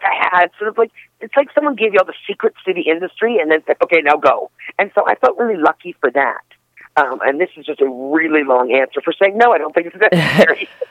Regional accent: Toronto, Ontario, Canada; my hometown of Toronto

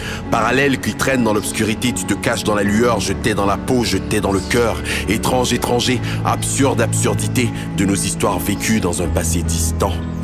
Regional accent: Côte d’Ivoire; born there; Je suis né en Côte d'Ivoire, je suis d'origine togolaise, je suis un enfant métissé, je suis noir, je suis roux

